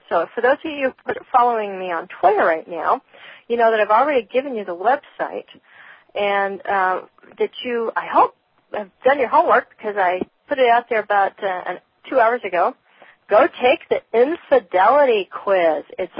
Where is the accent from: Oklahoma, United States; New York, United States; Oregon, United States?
Oregon, United States; you spent a little time in Oregon, which is my home state.